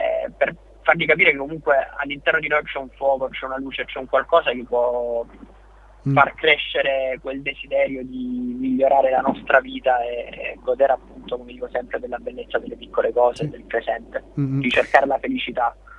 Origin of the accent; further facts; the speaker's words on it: Apulia, Italy; Forse sono di parte, perché da Salentino magari sì